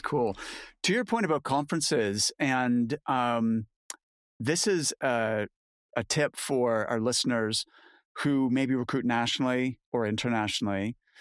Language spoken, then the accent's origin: English; Canada; now in United Kingdom; I'm Canadian, as you know, so yes, lived in North America, and also lived the last 25 years in the UK.